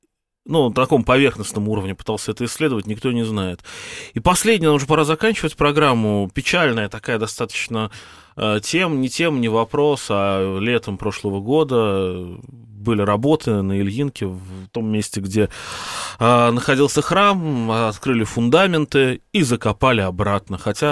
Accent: Moscow, Russia; как общество, как москвичи

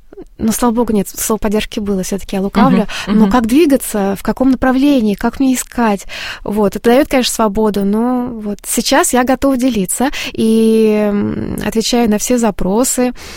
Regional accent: Udmurtia, Russia; Да, это Урал.

